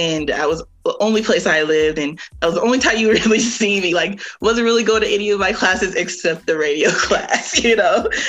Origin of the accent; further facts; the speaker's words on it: Stockton, California, United States; I'm from Stockton, California. Shout out to the 209.